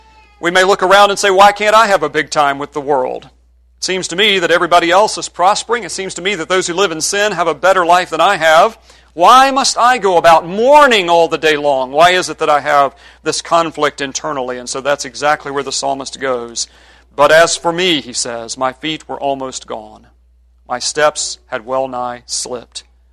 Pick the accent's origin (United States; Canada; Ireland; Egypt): United States; West Virginia; I grew up in West Virginia, and you know, you always competing with Mississippi or Arkansas one on who's the poorest people in the world